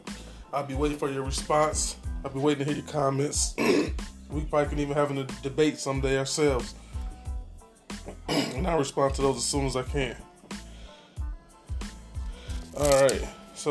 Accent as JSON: {"language": "English", "town": "Detroit", "region": "Michigan", "country": "United States", "said": "I'm from Detroit. I'm a homer."}